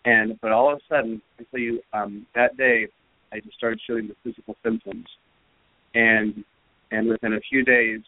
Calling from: Woodstock, Illinois, United States; so I'm actually calling from the Chicago area, from Woodstock.

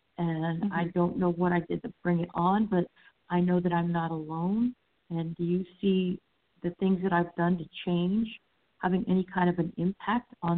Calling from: Florida, United States; I'm calling from Florida.

